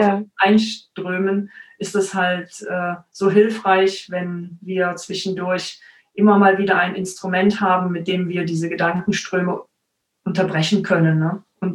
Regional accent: Cologne, North Rhine-Westphalia, Germany; now in Stuttgart, Germany; Ich komme tatsächlich aus Köln.

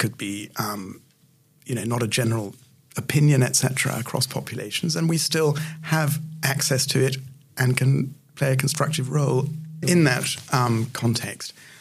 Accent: United Kingdom; I'm British

